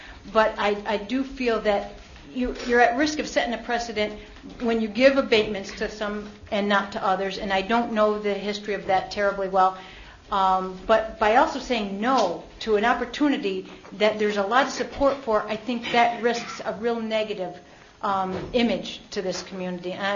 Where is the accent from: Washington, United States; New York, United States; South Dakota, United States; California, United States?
New York, United States; Binghamton; now in Ithaca, United States; I come from Binghamton, and maybe that skews me a little bit towards the big box, but I wouldn't want this town ever to become Binghamton.